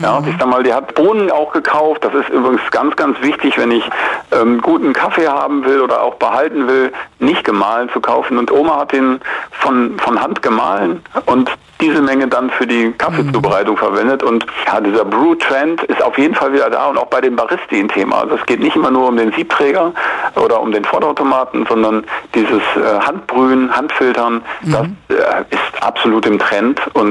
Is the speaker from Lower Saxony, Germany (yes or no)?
yes; Osnabrück, Lower Saxony, Germany; ich komme ja aus Osnabrück und bin VfL-Fan